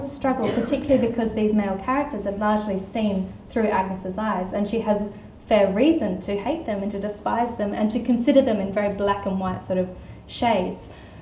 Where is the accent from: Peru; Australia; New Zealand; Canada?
Australia; South Australia; growing up in the Adelaide Hills, it's such a fantastic community and it will always be my home.